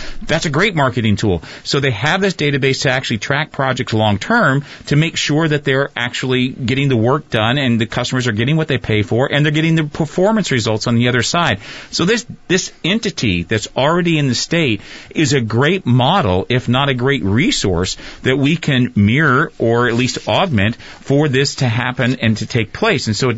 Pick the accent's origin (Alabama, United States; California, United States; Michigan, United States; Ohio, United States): California, United States; moved away; I came from California originally years ago. That's where I grew up.